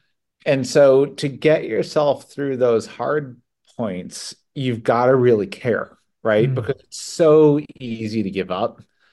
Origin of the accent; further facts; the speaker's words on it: Connecticut, United States; like growing up in Connecticut, it was kind of like somewhat a culture of you can't, or here's why it'll fail.